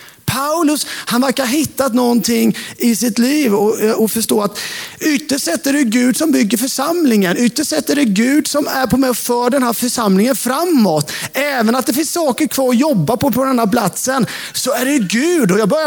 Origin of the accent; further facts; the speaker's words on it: Sävsjö, Jönköping County, Sweden; jag var den nya från Sävsjö som var troende.